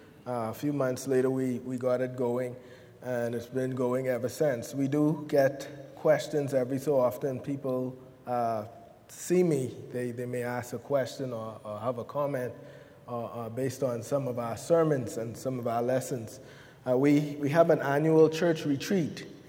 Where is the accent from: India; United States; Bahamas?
Bahamas; Grand Bahama; Once again, I'm from the Bahamas. Our island, the island that I'm from, is Grand Bahama.